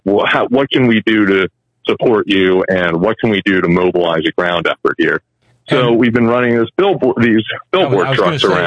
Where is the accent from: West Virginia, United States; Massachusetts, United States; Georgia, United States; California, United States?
West Virginia, United States; Wheeling; also born or lived in Washington, D.C.; I'm from Wheeling, West Virginia. I moved to Jefferson County a few years ago after working in D.C. and living in D.C. for about a decade.